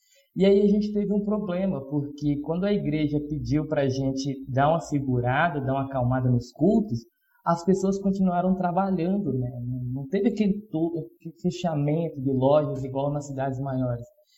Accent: Espírito Santo, Brazil; now in Novo Progresso, Brazil; aqui do interior do Pará, Novo Progresso. Sou natural do Espírito Santo

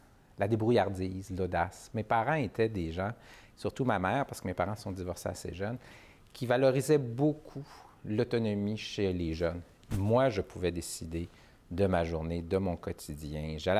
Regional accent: Montreal, Quebec, Canada; Je me suis toujours défini comme un Montréalais. Quand j'ai voyagé, souvent les gens disaient « oui, je suis Canadien, oui, je suis Québécois », mais je suis quelqu'un de la place. Mes parents ont grandi ici, mes grands-parents avaient un commerce sur la rue Laurier-Est.

